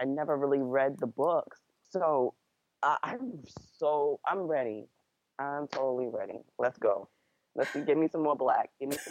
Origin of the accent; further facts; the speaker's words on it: New York, United States; I'm a New Yorker. I'm very much a New Yorker. You probably could hear it in my voice. I'm very, very much a New Yorker.